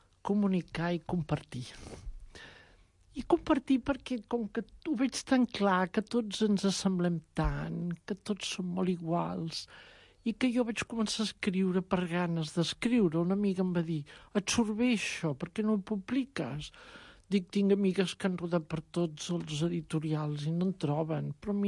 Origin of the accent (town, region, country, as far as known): Arenys de Mar, Catalonia, Spain; now in Barcelona, Spain